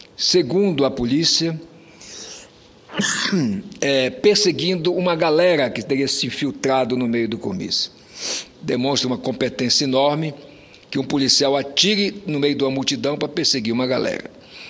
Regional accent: Roraima, Brazil; eu sou uma pessoa que nasci em Roraima, conheço as pessoas, muitas delas desde pequeno

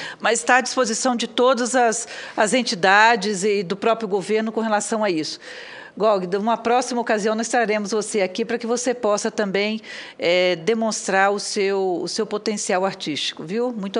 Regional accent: Espírito Santo, Brazil; Eu sou do Espírito Santo e quero lhe ver lá, então, hein?

